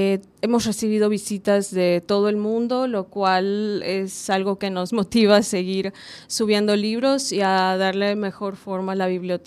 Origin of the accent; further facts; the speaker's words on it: Mérida, Yucatán, Mexico; Sí, bueno, todas somos de aquí, de Mérida, Yucatán